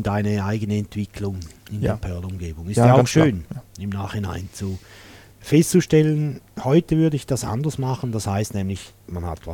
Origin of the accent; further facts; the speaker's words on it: Switzerland; Kennen wir doch als Schweizer.